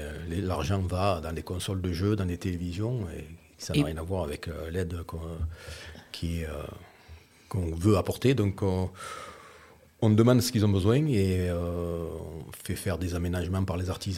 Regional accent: Aix-en-Provence, Provence-Alpes-Côte d'Azur, France; Je suis d'Aix-en-Provence et j'habite à Saint-Trinite.

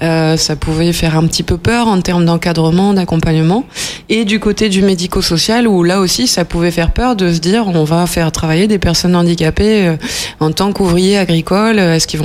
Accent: Paris, Île-de-France, France; accent: Parisian; j'étais parisienne, on entend toujours mon petit accent pointu.

